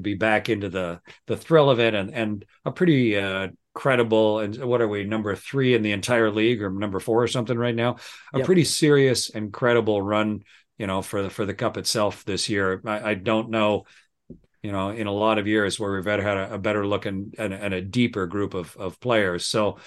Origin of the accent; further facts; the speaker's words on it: Ontario, Canada; moved away as an adult; Raised, born and raised in Southern Ontario, and with a family tie to the Leafs.